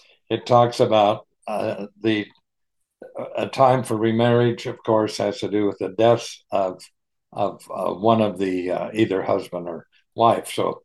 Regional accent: Kansas, United States; now in Atlanta, United States; Here in Atlanta, we've survived colder temps. Of course, I grew up in Northwest Kansas. This would be a heat wave, but here it's cold.

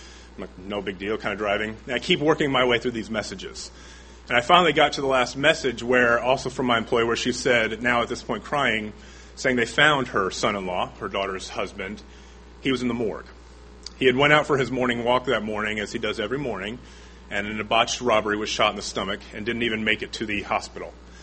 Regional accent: Indianapolis, Indiana, United States; As Mr. Preston said, I'm from Indianapolis, so I'm therefore not the Texan.

